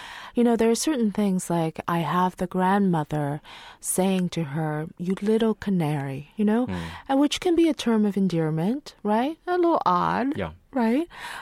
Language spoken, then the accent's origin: English; Boiling Springs, North Carolina, United States; also born or lived in Saigon, Vietnam; I was born in Saigon in South Vietnam, and then I was raised, you know, or I grew up in Boiling Springs, North Carolina.